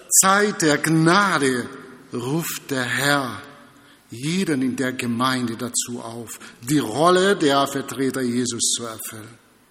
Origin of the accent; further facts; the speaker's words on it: Brazil; German is a second language; now in Germany; Als Brasilianer ist man ein bisschen öfters so anders, so sagen.